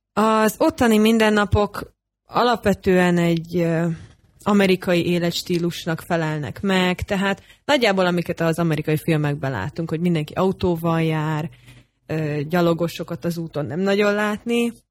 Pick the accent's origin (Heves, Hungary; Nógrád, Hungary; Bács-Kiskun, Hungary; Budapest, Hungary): Bács-Kiskun, Hungary; Kiskunhalas; moved away as an adult; Én itt születtem és itt nőttem fel Kiskunhalason.